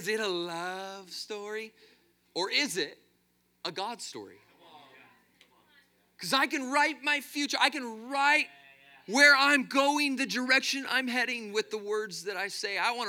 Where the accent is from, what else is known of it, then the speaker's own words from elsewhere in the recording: Arizona, United States; Now, growing up, I grew up in Arizona, and Arizona, we breed a special type of redneck.